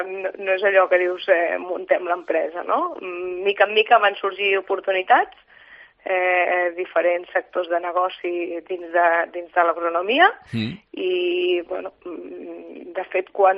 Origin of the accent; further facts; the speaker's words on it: Puigcerdà, Catalonia, Spain; born there; moved away as an adult; now in Lleida, Spain; Jo vaig néixer a Puigcerdà, a la Cerdanya, i vaig venir a estudiar aquí a Lleida, primer forestals, després agrònom.